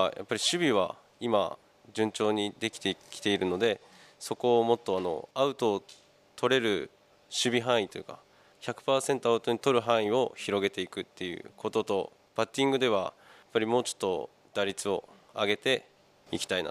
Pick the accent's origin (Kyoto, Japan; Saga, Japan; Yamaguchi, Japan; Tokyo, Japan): Saga, Japan; 出身は佐賀県です。